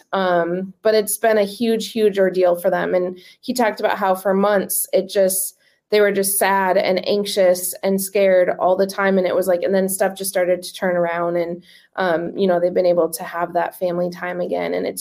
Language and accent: English; Minnesota, United States; I was born and raised in Minnesota.